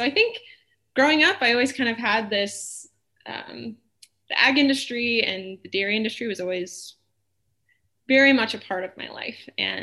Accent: Wisconsin, United States; So I am from Southern Wisconsin. I grew up in a really small town. My dad is a veterinarian, and then both of my uncles who live in Wisconsin are also veterinarians.

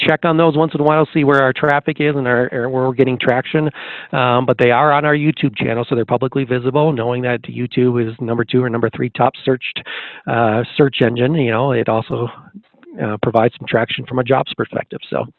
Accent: Michigan, United States; very low humidity, which means very few mosquitoes, which I love growing up in Michigan.

